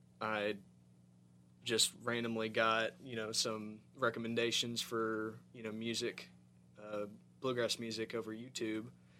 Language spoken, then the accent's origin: English; Germany; also born or lived in Kentucky, United States; I was born in Kentucky and I lived here until I was about six, and I was also in a military family, so I moved around a lot, and I grew up mostly in Germany